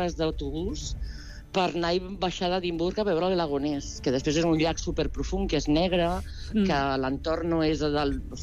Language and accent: Catalan; Vilanova i la Geltrú, Catalonia, Spain; moved away as an adult; now in Scotland, United Kingdom; Casa, jo soc de Vilanova i la Geltrú.